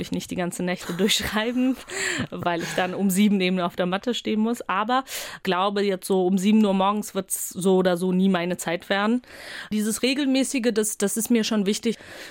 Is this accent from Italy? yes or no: no; Georgia; Ich komme ja selbst aus Georgien